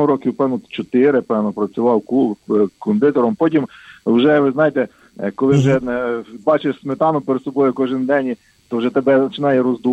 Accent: Lviv, Lviv Oblast, Ukraine; also born or lived in Stavchany; Народився я біля Львова, є таке невеличке село Ставчани. Виріс фактично у Львові, ще там закінчив школу.

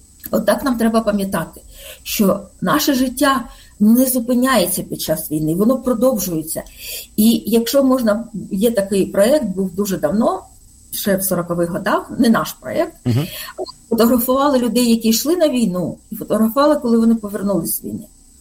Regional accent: Melitopol, Zaporizhzhia Oblast, Ukraine; якщо я жила на території там Мелітополя, наприклад, да, довгі роки з дитинства, да, і це для мене мій рідний край.

